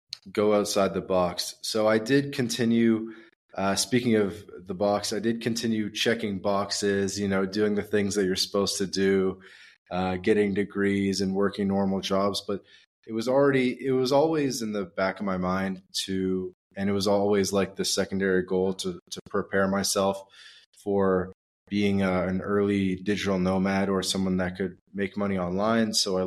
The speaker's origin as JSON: {"language": "English", "country": "Canada", "said": "escaping winter, which as a Canadian, I'm sure you can understand."}